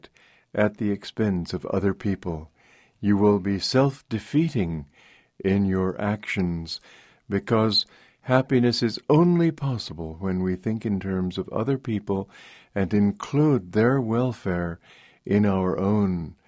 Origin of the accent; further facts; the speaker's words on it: Romania; now in United States; I grew up in Romania of American parents, and American friends of ours would sometimes come and sometimes bring their children.